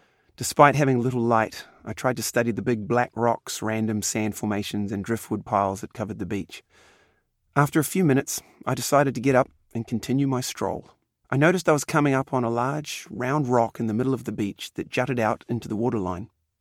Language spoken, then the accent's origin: English; New Zealand; As a kid growing up in New Zealand, I'd roam the beach and find all kinds of cool stuff like dead stingrays discarded by fishermen or seahorses caught in rock pools at low tide.